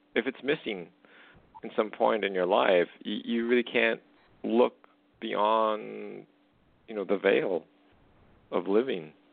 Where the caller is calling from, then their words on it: Canada; calling from Canada.